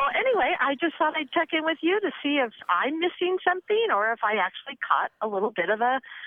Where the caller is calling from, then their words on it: San Diego, California, United States; I'm calling from San Diego, California.